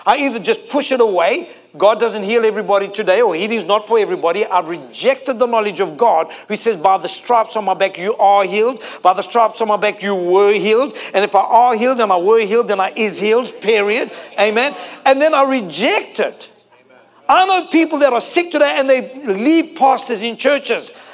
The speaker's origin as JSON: {"language": "English", "country": "South Africa", "said": "I'm from South Africa."}